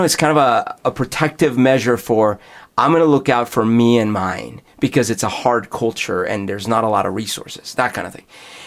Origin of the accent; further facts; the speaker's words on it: Bogotá, Bogotá Capital District, Colombia; When I was growing up in Bogota